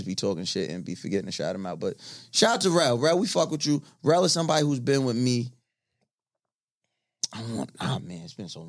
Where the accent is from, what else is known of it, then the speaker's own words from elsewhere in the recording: Long Island, New York, United States; I'm from Long Island.